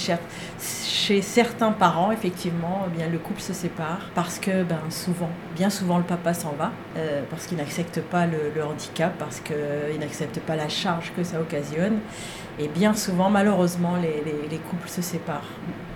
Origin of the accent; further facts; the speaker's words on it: Normandy, France; born there; also born or lived in Brittany; En Normandie, je suis née en Normandie, mais on était en Bretagne. La dernière maison était en Bretagne, avant le Périgord